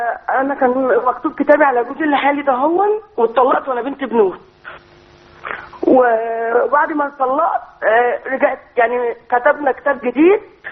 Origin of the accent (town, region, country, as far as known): Shubra, Cairo Governorate, Egypt